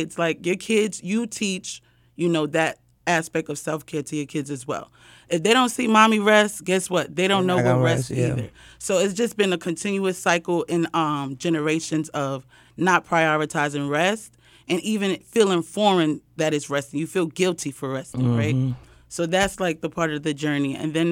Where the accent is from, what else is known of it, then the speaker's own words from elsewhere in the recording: New York, United States; also born or lived in Liberia; I was born in Liberia. I was raised in New York, and a lot of those things played, you know, a lot on my mental health.